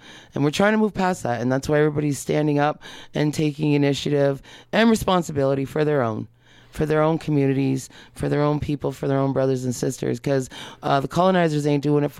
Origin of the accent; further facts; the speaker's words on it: Detroit, Michigan, United States; Black Native from back home, Michigan area, Detroit in the house, Windsor.